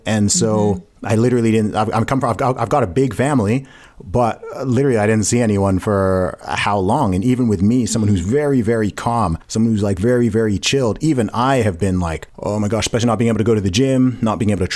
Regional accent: Saudi Arabia; I grew up in Saudi Arabia

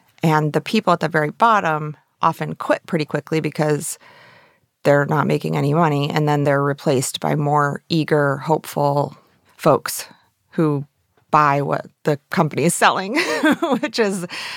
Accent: Flint, Michigan, United States; I grew up outside of Flint, Michigan, like in a very rural area

